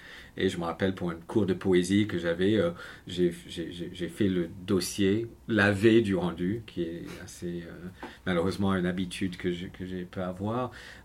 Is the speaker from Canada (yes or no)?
yes; Montreal, Quebec, Canada; French is a second language; Je suis né à Montréal et grandi dans un milieu, on va dire, dans une province bilingue, même si j'étais dans ce qu'on appelle la communauté anglophone et ne parlais pas couramment le français à la maison du tout.